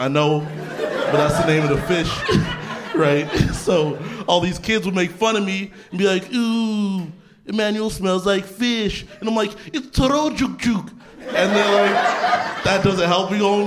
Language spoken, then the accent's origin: English; Canada; I grew up in Canada. I grew up pretty poor